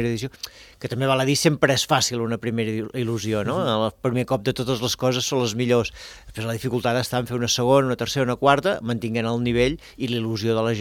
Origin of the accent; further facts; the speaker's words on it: Arbúcies, Catalonia, Spain; Jo soc d'Arbúcies i quan vas a Barcelona et diuen els de Girona, no? Però jo tinc una cosa molt curiosa a nivell meu, que la meva família una part ve de la Garrotxa i l'altra ve d'Osona, no? I llavors em lliga molt que Arbúcies està al mig entre Olot i entre Vic, no?